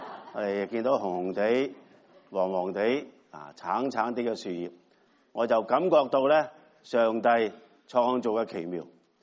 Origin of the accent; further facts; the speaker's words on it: Hong Kong; 既然我哋係来自香港关心香港